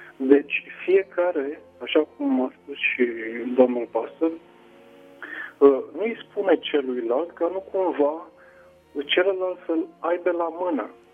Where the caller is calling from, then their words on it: Constanța, Constanța County, Romania; sunt din Constanța.